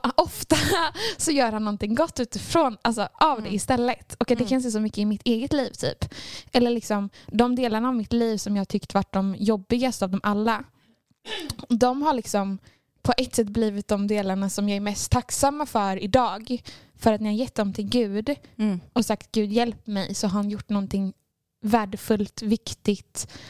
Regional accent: Norrtälje, Stockholm County, Sweden; now in Gothenburg, Sweden; Jag ska åka hem till Norrtälje där jag kommer ifrån idag.

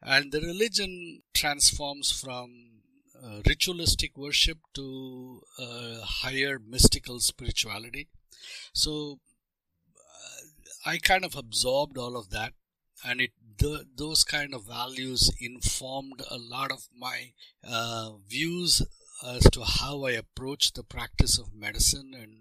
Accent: Jamshedpur, Jharkhand, India; I was born in Mumbai, and I grew up in eastern India, in a small town called Jamshedpur, very similar to Pittsburgh. In, you know, it is a steel town, mining town, in a valley

